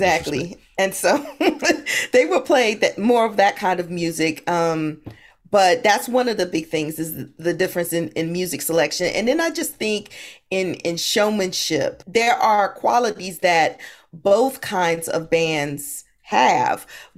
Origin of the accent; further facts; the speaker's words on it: Hampton, Virginia, United States; And I grew up in Hampton, Virginia.